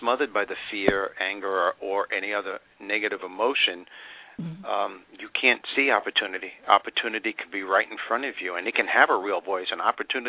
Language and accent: English; Brooklyn, New York, United States; Yeah, but originally I'm from Brooklyn, New York, so.